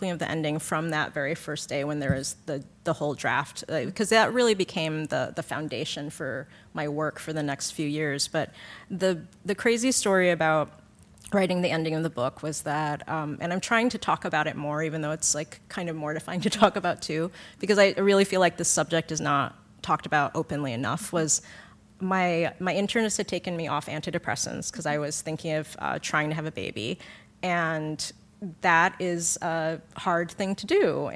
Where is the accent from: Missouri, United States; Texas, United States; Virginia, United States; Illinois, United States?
Illinois, United States; Oak Park; I grew up in Oak Park, a western suburb of Chicago.